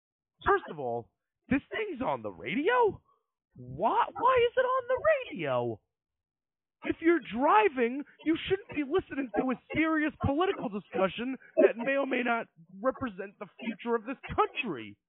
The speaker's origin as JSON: {"language": "English", "region": "New York", "country": "United States", "said": "I'm from New York. I don't care about college football. I'm from New York."}